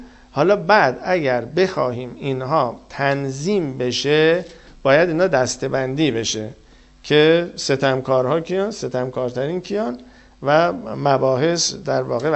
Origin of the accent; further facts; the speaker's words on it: Iran; دین ما زرتشتی است، ما هم ایرانی هستیم